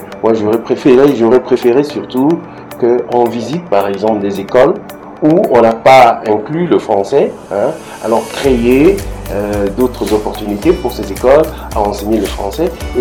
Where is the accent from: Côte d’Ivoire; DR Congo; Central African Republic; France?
DR Congo; Sankuru; Je viens de la RDC, donc la République démocratique du Congo, plus particulièrement dans la province du Sankuru.